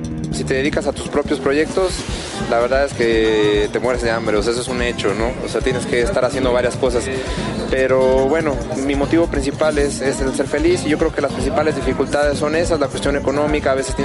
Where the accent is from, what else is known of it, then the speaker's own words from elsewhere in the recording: Mexico; soy guitarrista mexicano con mucho orgullo.